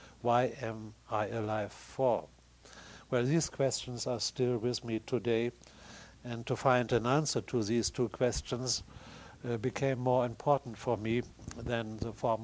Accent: Hamburg, Germany; I survived the firestorm that destroyed my hometown, Hamburg, in July of 1943.

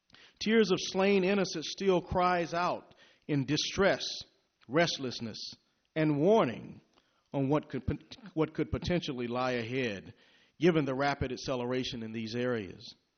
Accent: Vidalia, Georgia, United States; I'm from Vidalia, Georgia, and you know, folks take their shotguns very, very serious.

